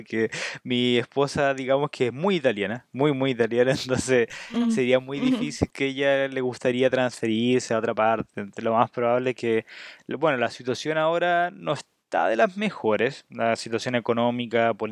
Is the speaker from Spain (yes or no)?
no; Chile; En Santiago y la gran parte de Chile se habla con un tipo de digamos, conjugación que no existe, que es solamente chilena. Entonces nosotros no decimos cómo estás, de dónde eres, cómo te llamas, decimos cómo estáis, cómo te llamáis, de dónde erís.